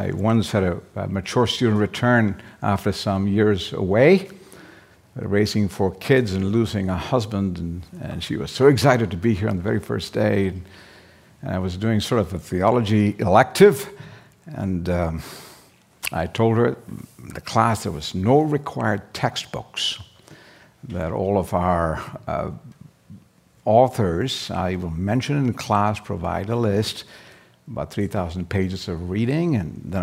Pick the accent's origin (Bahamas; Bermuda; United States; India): India; And even though I'm originally from India, I don't have much experience in it